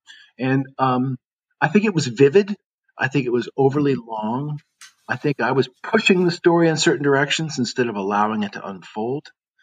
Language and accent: English; New England, United States; I'm from New England, and so I had an Easterner snobbery